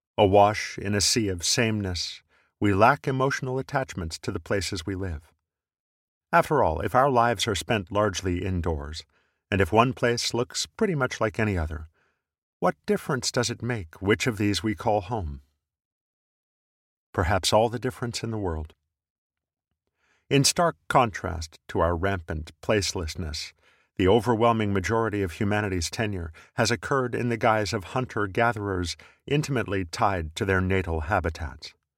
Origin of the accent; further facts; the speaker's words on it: Vancouver, British Columbia, Canada; also born or lived in Toronto / New York City / Salt Lake City / San Francisco Bay Area; now in Denver, United States; After growing up in Vancouver, I spent 7 years in Toronto, followed by 6 years in and around New York City, 8 years in Salt Lake City, and another 8 years in the San Francisco Bay Area, before finally moving to Denver early in 2013.